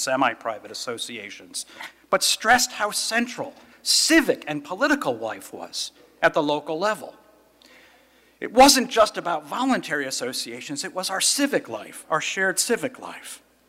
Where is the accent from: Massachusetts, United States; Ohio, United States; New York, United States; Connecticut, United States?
Connecticut, United States; I grew up in Connecticut at a time when there were still things called blue laws, believe it or not.